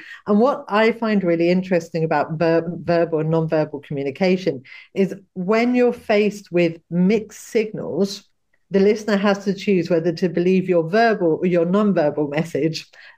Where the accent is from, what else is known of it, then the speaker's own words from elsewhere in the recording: United Kingdom; UK residents, I'm British myself